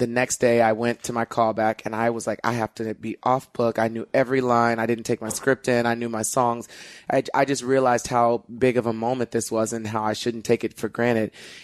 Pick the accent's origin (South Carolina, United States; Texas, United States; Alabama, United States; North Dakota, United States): Texas, United States; Plainview; I grew up in Plainview, Texas, where you could only see people like that on TV